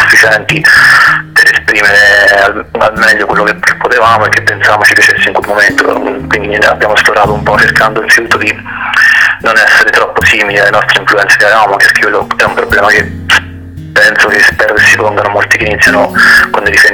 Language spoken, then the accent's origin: Italian; Terni, Umbria, Italy; noi siamo di Terni, una città molto grande